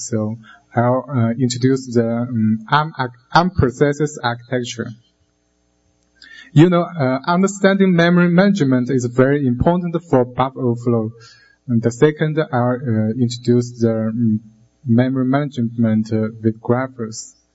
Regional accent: China; from China.

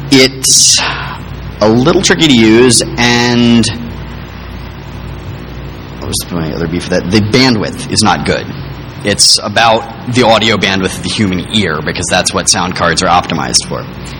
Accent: Boston, Massachusetts, United States; I come from the Boston area

